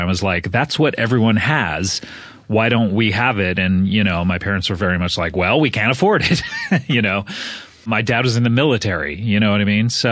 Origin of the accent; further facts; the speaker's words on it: California, United States; Growing up in Orange County, for your listeners, it is kind of a rich pocket of California. It's a little bit south of Los Angeles